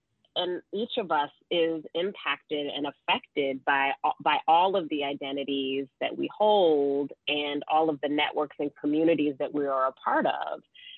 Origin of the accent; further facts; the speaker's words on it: Georgia, United States; also born or lived in Colorado; I'm from Georgia originally, lived in Colorado on and off for about 8 years.